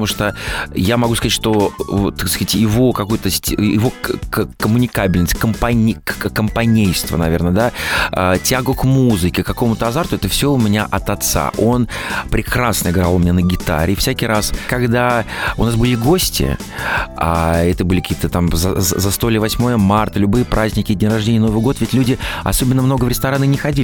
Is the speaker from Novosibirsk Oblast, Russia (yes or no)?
yes; Novosibirsk, Novosibirsk Oblast, Russia; Я из Новосибирска на лето, как правило, на каникулы приезжал к бабушке.